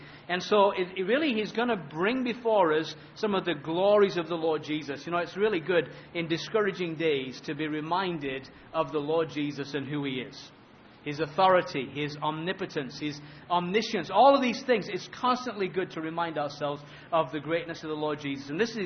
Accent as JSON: {"language": "English", "region": "England", "country": "United Kingdom", "tie": "born or raised there", "moved": "yes", "said": "Growing up in England, of course, not a great place for growing exotic fruits."}